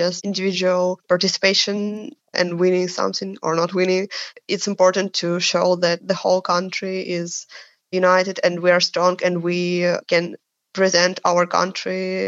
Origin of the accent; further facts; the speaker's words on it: Kyiv, Ukraine; English is a second language; now in Paris, France; I'm from Kyiv initially, but now I'm in Paris.